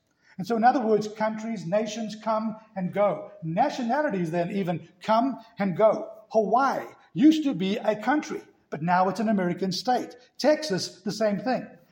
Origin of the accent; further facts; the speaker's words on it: South Africa; accent: South African; But when I grew up in South Africa